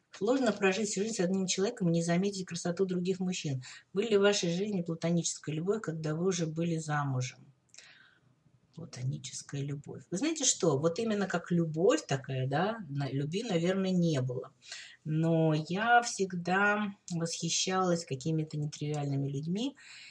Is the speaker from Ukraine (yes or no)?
yes; Kyiv, Ukraine; Вот мои воспоминания детства, там были сугробы снега, машин практически не было